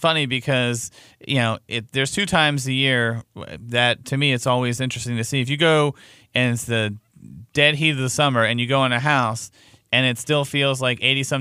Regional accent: Baltimore, Maryland, United States; those old school, I grew up in Baltimore City, radiator heat.

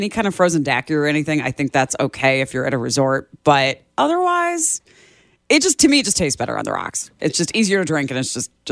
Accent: Chicago, Illinois, United States; given that I'm from Chicago, and that's the oddball in the study

